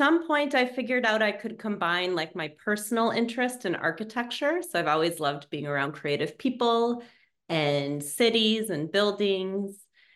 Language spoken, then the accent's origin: English; Wisconsin, United States; So I grew up actually in the States. So I grew up in Wisconsin, which is a lovely place to visit. And I did my undergraduate at UW-Madison.